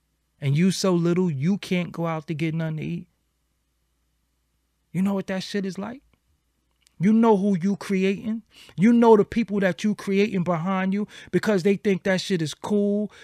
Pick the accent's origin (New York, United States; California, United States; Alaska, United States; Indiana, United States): New York, United States; Brooklyn; I grew up in Bed-Stuy, Brooklyn. Fulton Street was one of the craziest shits. I wasn't even allowed to go on Fulton Street as a kid because people was getting shot.